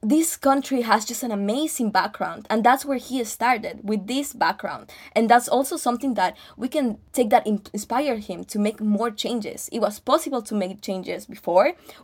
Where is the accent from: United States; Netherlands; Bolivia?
Bolivia; English is a second language; For example, I'm from Bolivia, and like it's really hard.